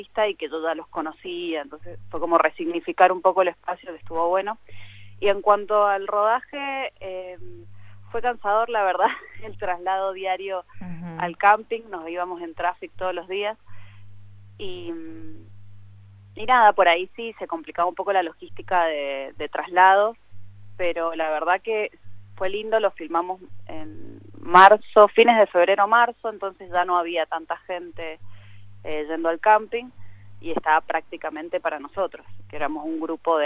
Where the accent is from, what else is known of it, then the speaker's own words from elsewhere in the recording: Mendoza, Argentina; siendo mendocinos sabemos bien de que no es algo imposible.